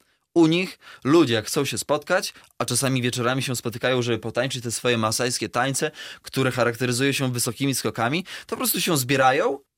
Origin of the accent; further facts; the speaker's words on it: Podlaskie Voivodeship, Poland; białego człowieka, takiego jak ja z Podlasia